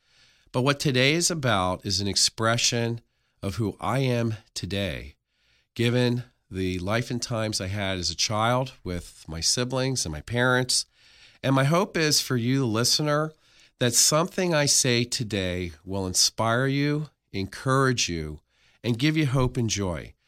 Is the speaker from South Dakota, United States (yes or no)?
no; Philadelphia, Pennsylvania, United States; also born or lived in Arizona; I was born in Arizona, and shortly thereafter, my parents moved back to the Philadelphia area.